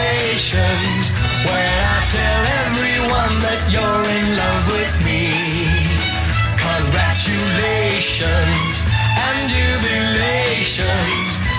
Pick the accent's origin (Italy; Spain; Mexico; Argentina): Italy; la lasaña, que es un plato muy típico de mi tierra